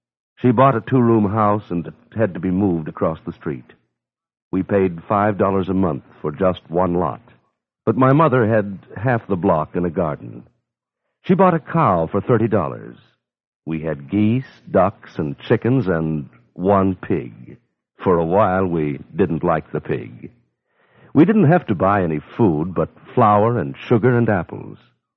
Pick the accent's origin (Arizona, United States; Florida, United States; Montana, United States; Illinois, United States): Illinois, United States; Chicago; I don't think you know how rural Chicago was 75 years ago. I was born in the West Side, and we moved to the stockyards when I was a year old. We lived two blocks from the floor where they have the stock show now.